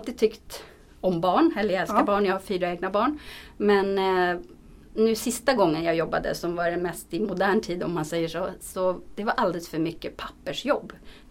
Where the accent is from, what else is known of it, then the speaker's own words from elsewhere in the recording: Stockholm, Stockholm County, Sweden; Jag är bara född på Söder. Sen har jag gått och vuxit upp i Farsta.